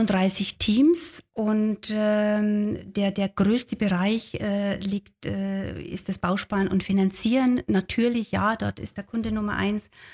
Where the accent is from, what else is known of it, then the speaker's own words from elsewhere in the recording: Bavaria, Germany; Und wie Sie hören, ich komme aus Bayern, ja, das war noch in Bayern